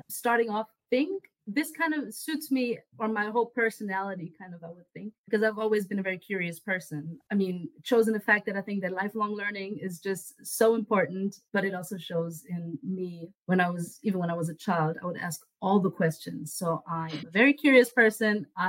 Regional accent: Hesse, Germany; moved away as an adult; now in Vienna, Austria; Originally, I'm from Germany. From a pretty small town close to Frankfurt. And then I did my bachelor's in Stuttgart.

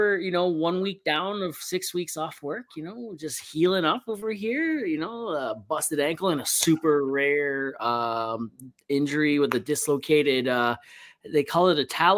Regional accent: Toronto, Ontario, Canada; now in Alberta, Canada; I'm from Toronto originally, you know, just outside of Toronto.

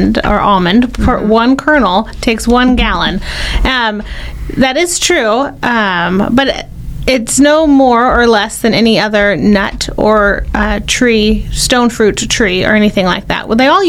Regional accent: California, United States; Well, I grew up in farming, but I'm not originally from here. I'm from Northern California.

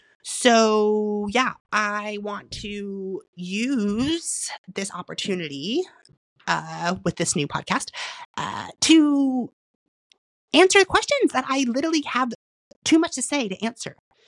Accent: Oklahoma, United States; So I'm born and raised in Oklahoma

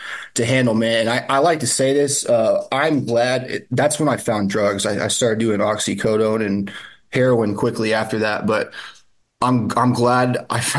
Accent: Austin, Texas, United States; also born or lived in Houston / Lubbock; Yeah, born and raised. I still live in the suburbs of Austin now, Pflugerville. But yeah, other than a little hiatus in Houston and Lubbock, I've lived in Austin area my whole life.

